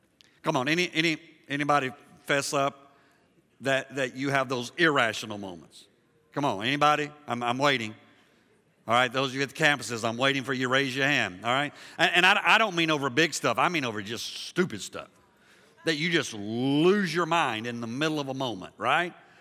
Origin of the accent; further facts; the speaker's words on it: Liberia; now in United States; I grew up in Africa. Most of you know that. I was born there.